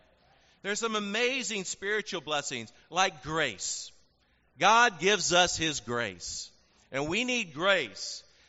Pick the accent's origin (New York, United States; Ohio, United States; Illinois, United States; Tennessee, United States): Tennessee, United States; Columbia; There's a little pie shop in my hometown of Columbia, Tennessee, on the square, and they have the best lemon icebox pie.